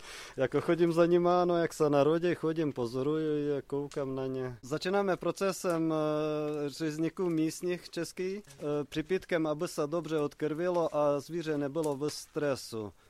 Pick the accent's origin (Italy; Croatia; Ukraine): Ukraine; Zakarpattia Oblast; Czech is a second language; Spíš to je původem, odkud pocházím. Pocházím z Karpat, pri Karpatské Rusy.